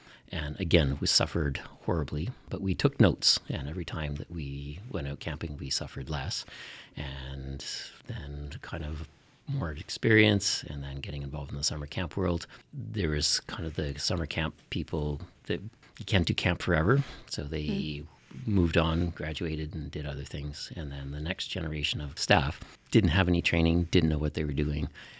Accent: Canada; Just because we're Canadian doesn't mean we can canoe.

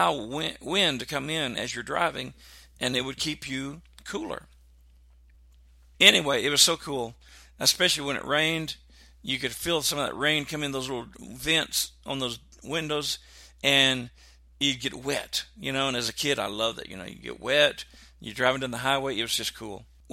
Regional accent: Texas, United States; I would say Renault because I'm from South Texas, and I don't know how to actually say the word.

